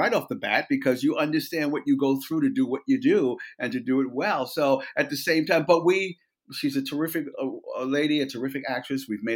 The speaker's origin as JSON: {"language": "English", "region": "New York", "country": "United States", "tie": "born or raised there", "said": "I'm from New Yorker. I was born and raised in New York. And my father was Caribbean. My mother was American."}